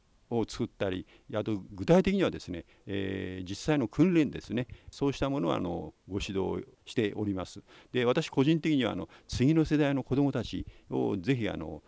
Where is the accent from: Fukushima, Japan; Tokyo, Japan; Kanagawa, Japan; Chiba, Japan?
Fukushima, Japan; Koriyama; 私は出身が福島県の郡山というところでございまして